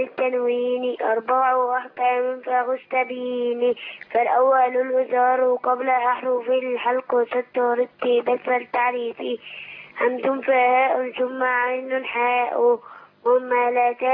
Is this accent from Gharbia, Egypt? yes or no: yes; El Mahalla El Kubra, Gharbia, Egypt; من المحلة الكبرى.